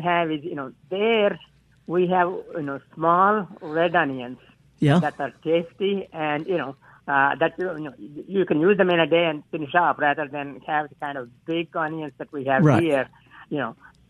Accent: India; English is a second language; now in United States; I grew up in India

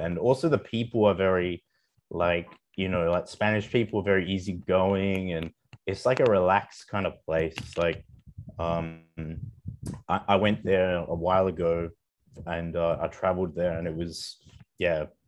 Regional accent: Perth, Western Australia, Australia; I think growing up in Perth is pretty good. It's a pretty good place to grow up.

